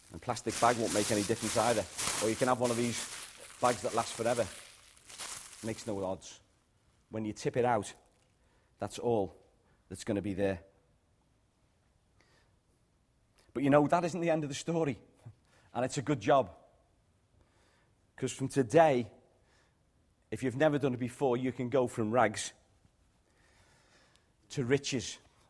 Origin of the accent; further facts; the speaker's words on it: England, United Kingdom; born there; And I was born in England, yeah.